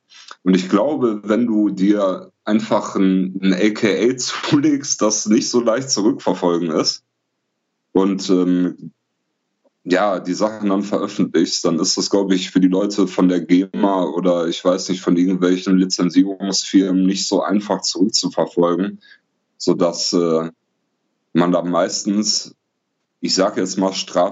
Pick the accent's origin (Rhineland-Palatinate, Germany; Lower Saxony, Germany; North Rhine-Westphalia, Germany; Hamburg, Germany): North Rhine-Westphalia, Germany; Oberhausen; born there; also born or lived in Bottrop / Straelen; ich bin hier in Oberhausen geboren, habe 8 Jahre in Bottrop gelebt und habe dann sehr, sehr lange an der Grenze zu Holland in Strahlen gelebt.